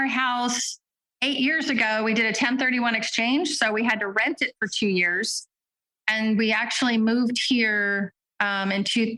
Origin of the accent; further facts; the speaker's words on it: Connecticut, United States; Well, I think I have always wanted to get back to the East Coast, to be honest, because I grew up in Connecticut.